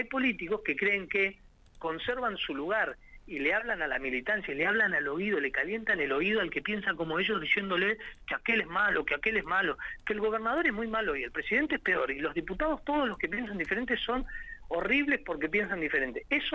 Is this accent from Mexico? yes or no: no; Neuquén, Argentina; además yo soy neuquino, nací en la provincia, me duele profundamente